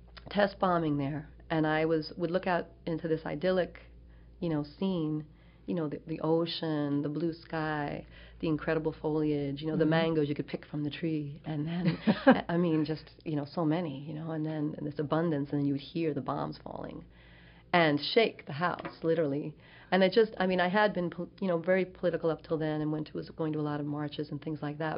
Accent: New York, United States; I grew up on Long Island, you know, and went to a Catholic school.

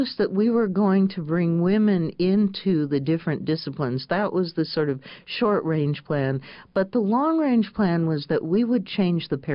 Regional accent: Aberdeen, South Dakota, United States; She knew I grew up in Aberdeen.

